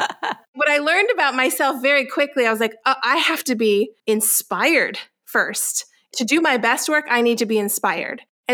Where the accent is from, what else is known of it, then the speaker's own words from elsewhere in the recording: Hawaii, United States; even though I grew up in Hawaii, I knew that what I was meant to do was bigger than Hawaii.